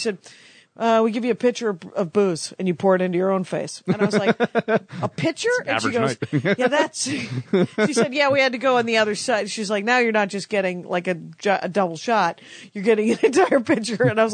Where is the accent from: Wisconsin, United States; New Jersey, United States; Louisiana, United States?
Wisconsin, United States; Milwaukee; I am from Milwaukee.